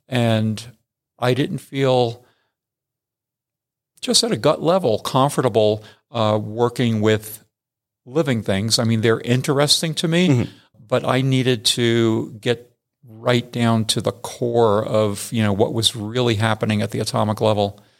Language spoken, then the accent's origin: English; Staten Island, New York, United States; now in New Mexico, United States; but I was born and raised in New York.